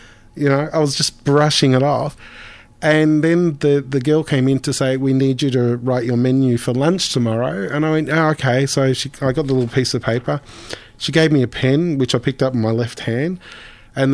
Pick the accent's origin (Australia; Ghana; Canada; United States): Australia; because we're Aussie.